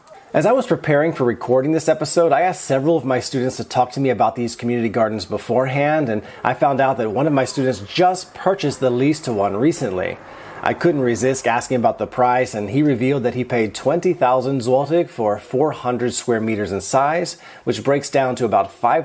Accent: Houston, Texas, United States; Again, I have never come across anything quite like this in my life growing up in Houston, Texas.

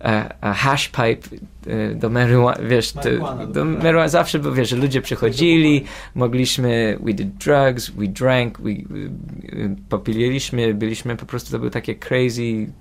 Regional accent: Mississauga, Ontario, Canada; No i ja wychowałem się tutaj w Kanadzie, w Toronto area, tutaj Mississauga.

